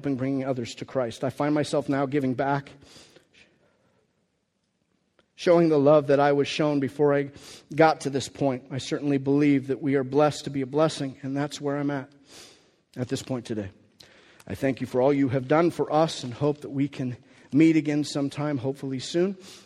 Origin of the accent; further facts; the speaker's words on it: Riverside, California, United States; I'm not from Oregon. In fact, I had never been to Oregon until I came to Teen Challenge. I'm from Riverside, California, in SoCal. That's where I was born and raised, in the best family a kid could ask for.